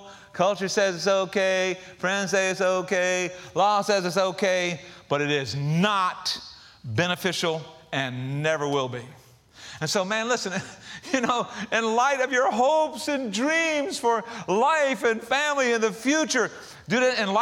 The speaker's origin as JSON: {"language": "English", "region": "the South", "country": "United States", "said": "because we're from the South where we eat healthy, right?"}